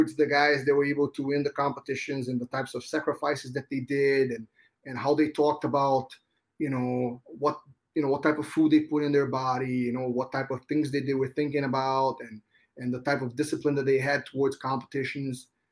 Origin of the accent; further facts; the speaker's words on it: Rio de Janeiro, Brazil; I grew up in Rio de Janeiro, and you know, you could just walk into any gas station and buy beer